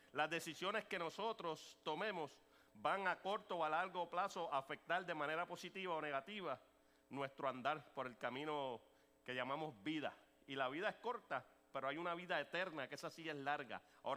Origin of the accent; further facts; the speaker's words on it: Puerto Rico; Y los que me conocen saben que yo soy boricua, pero existe una realidad, y es que mi esposa es venezolana, Naudi es mitad venezolano, mitad puertorriqueño, tengo dos niñas más boricuas